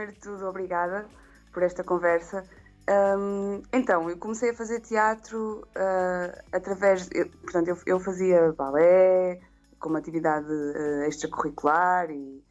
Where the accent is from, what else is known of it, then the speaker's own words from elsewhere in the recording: Guimarães, Braga, Portugal; eu sou de Guimarães